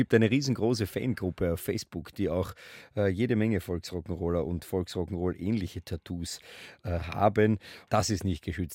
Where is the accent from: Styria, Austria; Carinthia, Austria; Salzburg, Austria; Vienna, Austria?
Styria, Austria; Graz; als Steirer, noch dazu als Grazer aus der gleichen Stadt, wo ich auch herkomme